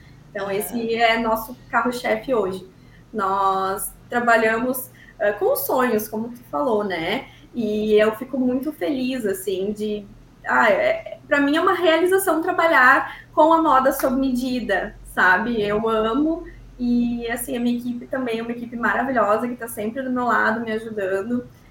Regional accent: Sobradinho, Rio Grande do Sul, Brazil; Sobradinho, que é onde está a minha família agora, é a minha cidade natal aqui também do Rio Grande do Sul.

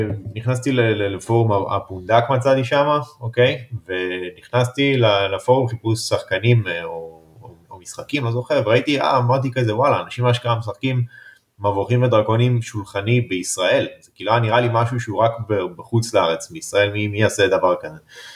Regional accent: Ashdod, Southern District, Israel; moved away as an adult; במקור אני מאשדוד, עברתי לגור במרכז בשביל העבודה שלי

